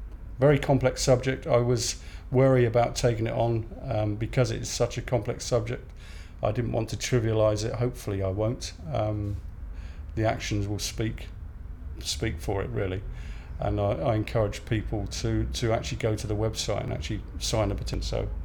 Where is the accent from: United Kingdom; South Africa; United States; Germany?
United Kingdom; Wales; I'm 51. I come from North Wales.